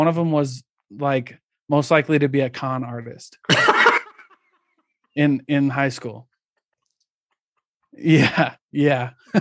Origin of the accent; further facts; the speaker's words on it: Midwest, United States; I grew up in the Midwest.